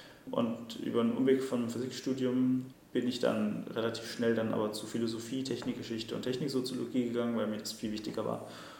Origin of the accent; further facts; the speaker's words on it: Rhön, Germany; Ich bin in der Rhön aufgewachsen und das ist ein Biosphärenreservat in der Mitte von Deutschland.